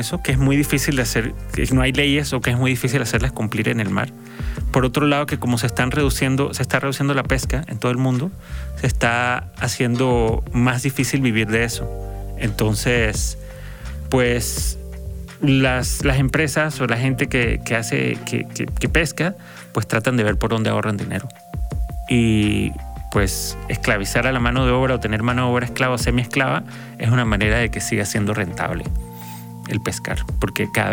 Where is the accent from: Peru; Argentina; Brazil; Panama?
Panama; la cultura de Panamá es eminentemente caribeña. Entonces, si bien estamos en el Pacífico, somos caribeños.